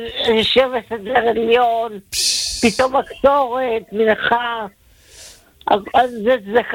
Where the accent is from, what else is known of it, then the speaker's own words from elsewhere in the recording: Greece; לא, יוונים.